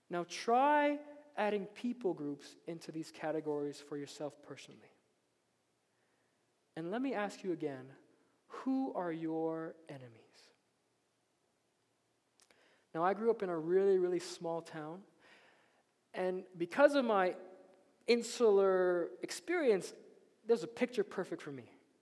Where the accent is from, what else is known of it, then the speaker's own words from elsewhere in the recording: Philippines; They know I'm Filipino.